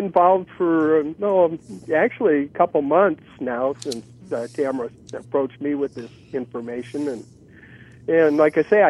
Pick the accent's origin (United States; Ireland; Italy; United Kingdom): United States; Des Moines, Iowa; also born or lived in Chicago, United States / Wisconsin, United States; I was born in Chicago. We moved to Wisconsin when I was in high school. We moved to Des Moines, Iowa in 1967. I graduated from high school here in Des Moines